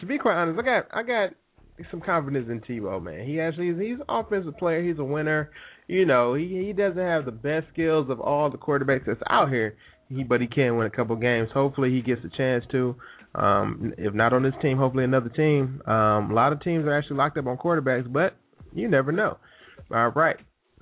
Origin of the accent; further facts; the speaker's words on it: Detroit, Michigan, United States; But, you know, I'm from Detroit.